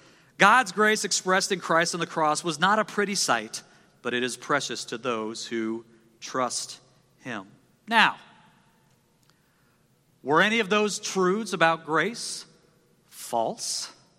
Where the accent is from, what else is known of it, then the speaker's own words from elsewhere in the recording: Nebraska, United States; first of all, I'm from Nebraska, so back off.